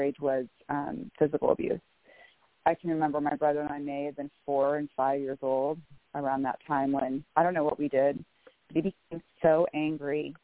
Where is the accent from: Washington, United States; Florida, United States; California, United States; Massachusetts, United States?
California, United States; Menlo Park; I was born in Menlo Park, California, originally from the Bay Area.